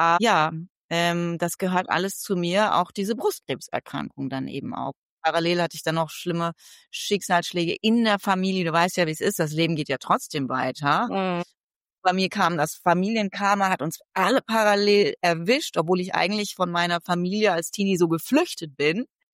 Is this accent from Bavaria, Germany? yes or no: no; Hesse, Germany; also born or lived in England; Ich bin in England aufgewachsen, die ersten 4 Jahre, dann in Hessen zur Schule gegangen